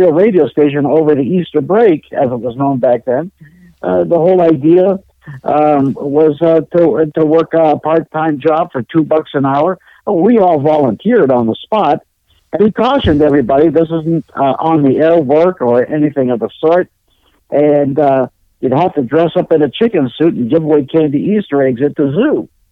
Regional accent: London, Ontario, Canada; Growing up in London, Ontario, Canada, I was easygoing kid.

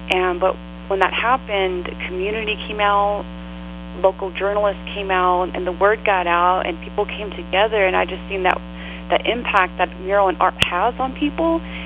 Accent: Glendale, Arizona, United States; being born and raised in Glendale and then being reached out by the NFL to be the marquee artist for the Super Bowl last year

